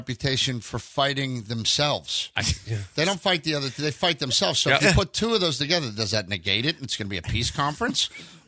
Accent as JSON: {"language": "English", "town": "Pittsburgh", "region": "Pennsylvania", "country": "United States", "tie": "born or raised there", "said": "I did halftime in my hometown in Pittsburgh, which was awesome."}